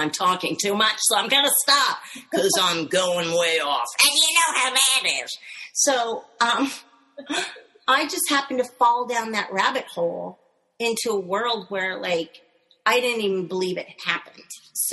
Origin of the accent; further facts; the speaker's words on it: California, United States; So we're driving around, and I'm from Northern California, so we're in this like hippie bug